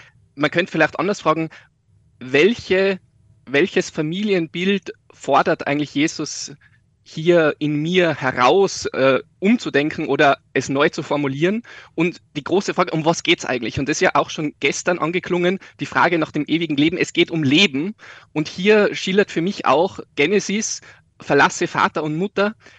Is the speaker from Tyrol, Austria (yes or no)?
yes; Tyrol, Austria; now in Germany; also ich rede ja bewusst bisschen im Dialekt, auch im Unterrichten an der Uni